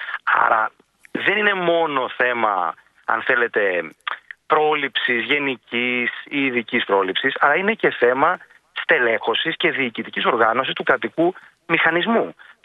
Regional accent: Patras, Western Greece, Greece; born there; now in Athens, Greece; στην Πάτρα γεννήθηκα και στην Αθήνα ζω τα τελευταία πάρα πολλά χρόνια.

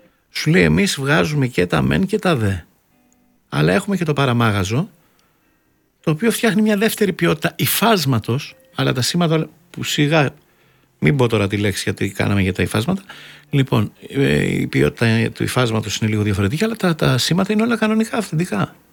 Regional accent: Greece; Ντρέπομαι που είμαι Ελληνίδα, λυπάμαι πολύ.

